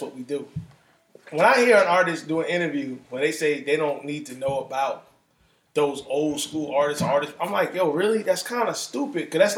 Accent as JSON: {"language": "English", "region": "New York", "country": "United States", "said": "I'm a kid from New York."}